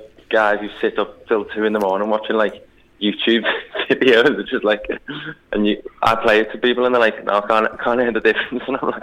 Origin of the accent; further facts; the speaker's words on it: Liverpool, North West England, United Kingdom; now in London, United Kingdom; It was basically, I moved from Liverpool to London and I was on my own, like, trying to start a new band